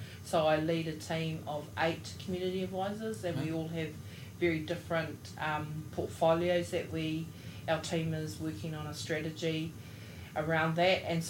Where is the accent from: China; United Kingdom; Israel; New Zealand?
New Zealand; Hamilton, Waikato; I'm born and raised in Hamilton. My parents are Cook Islanders, so I'm a Cook Islander